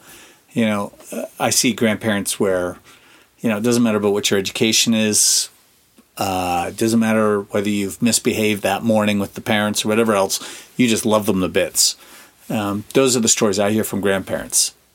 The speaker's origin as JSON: {"language": "English", "region": "Northern Ireland", "country": "United Kingdom", "said": "I'd never articulated it to him because we're Northern Irish, so we wouldn't actually talk."}